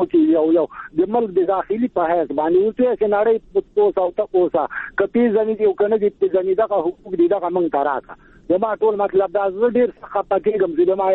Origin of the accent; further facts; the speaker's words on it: Afghanistan; زه یو افغان یم